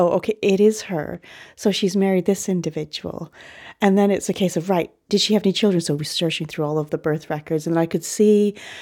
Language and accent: English; Canada; So I'm from Canada